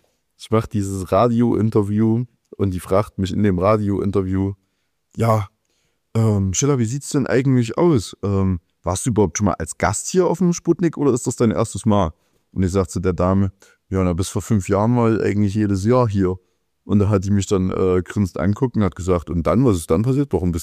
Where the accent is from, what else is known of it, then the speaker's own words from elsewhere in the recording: Berlin, Germany; Ich rap einfach nur über meine Heimat so. Wie jeder Berliner, Alter.